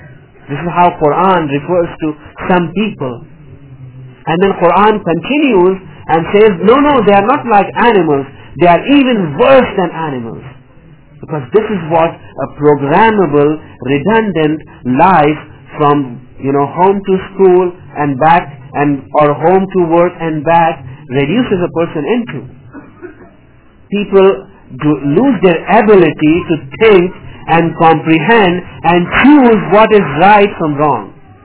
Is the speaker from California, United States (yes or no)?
yes; California, United States; I am born and raised in Silicon Valley